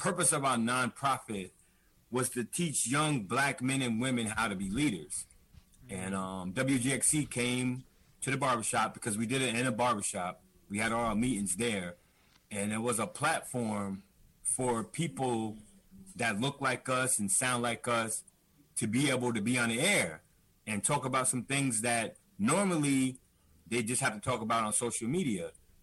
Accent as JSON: {"language": "English", "town": "Hudson", "country": "United States", "tie": "born or raised there", "said": "Like I'm originally from Hudson. I grew up in Hudson."}